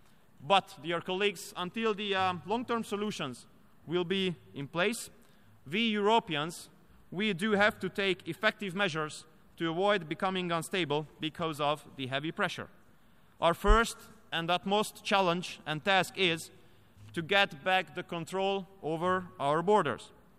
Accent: Hungary; And I'm coming from Hungary, a Christian country.

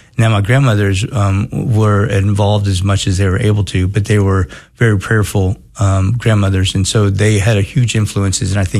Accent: San Antonio, Texas, United States; also born or lived in San Francisco; So my early life, you know, I grew up in San Antonio. So I moved from San Francisco. My parents came with me, but I'm just kidding. I was about 2.

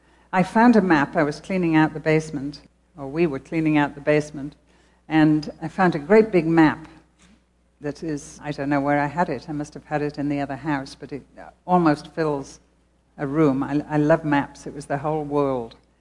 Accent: England, United Kingdom; I'm so glad I'm English, because I was taught to honor authority

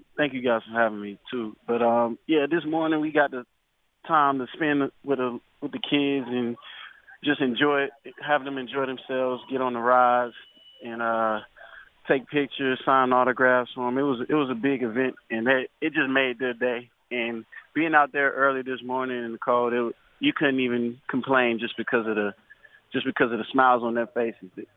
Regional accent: Georgia, United States; You know, I grew up in Georgia. We had Six Flags, so Batman and Superman was my favorite roller coaster rides growing up already.

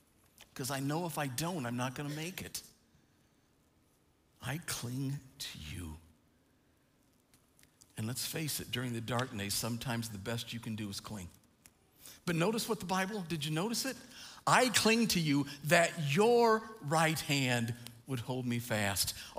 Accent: Princeton, Illinois, United States; Now, I grew up in the First Christian Church of Princeton, Illinois.

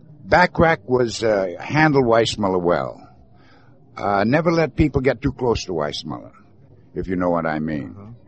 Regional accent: Hawaii, United States; I'm part Hawaiian. I was raised in the Hawaiian Islands. I'm an 8th Hawaiian.

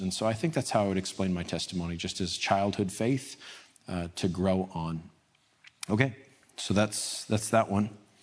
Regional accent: New Mexico, United States; And I'm Team Mexico because I'm from New Mexico, which is not New or Mexico, but I am Team Mexico.

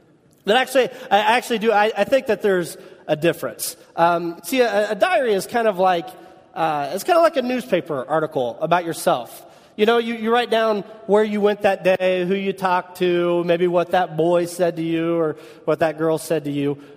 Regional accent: Kokomo, Indiana, United States; if you visit my hometown of Kokomo, Indiana

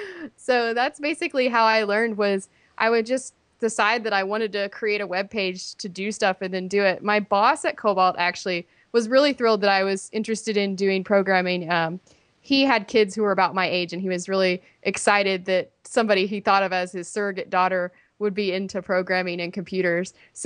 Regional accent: Indiana, United States; Sure. Well, I'm from a small town in Indiana, and my parents aren't very technical at all.

